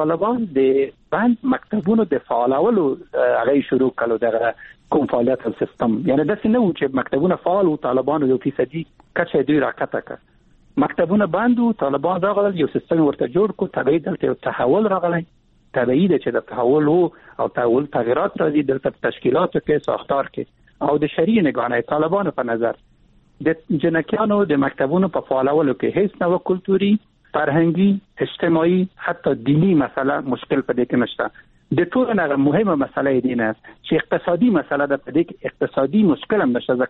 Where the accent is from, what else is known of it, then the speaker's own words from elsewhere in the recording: Afghanistan; زه اقدام نه درم د خپل مات اقدام نه اخلم ځکه زه یو افغان یم